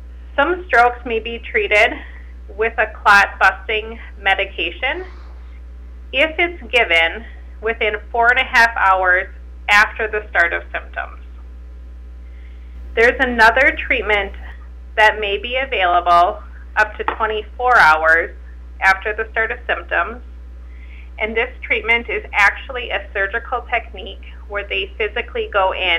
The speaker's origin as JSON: {"language": "English", "town": "Granite Falls", "region": "Minnesota", "country": "United States", "tie": "born or raised there", "said": "I grew up in Granite Falls, and me and my husband live and our children live in between Monee and Dawson now"}